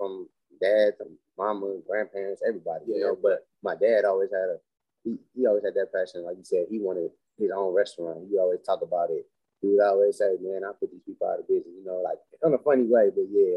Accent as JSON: {"language": "English", "town": "Beaumont", "region": "Texas", "country": "United States", "said": "Yeah, Beaumont. Right south of Houston. And then the rest of our family is pretty much from Louisiana."}